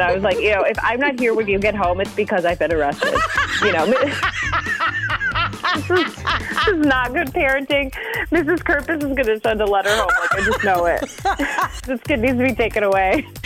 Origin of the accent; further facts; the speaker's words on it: DeForest, Wisconsin, United States; I'm from DeForest.